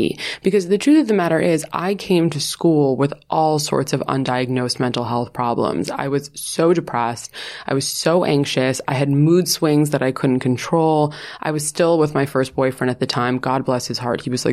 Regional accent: New York, United States; I'm from New York, which like no one at my school was.

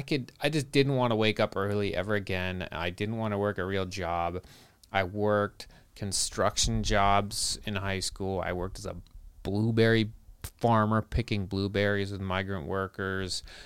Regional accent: Vancouver, British Columbia, Canada; now in Los Angeles, United States; I'm from Vancouver, Canada, sort of.

